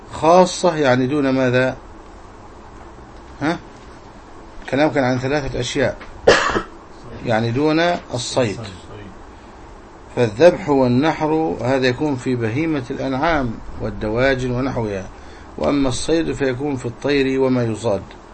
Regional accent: Egypt; وهذه كلمة عامية منتشرة عندنا في مصر

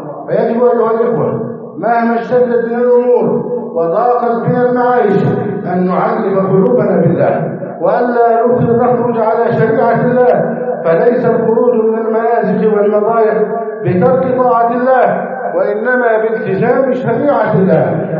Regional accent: Egypt; اللهم احفظ بلدنا مصر أمنا أمانا سخاء رخاء

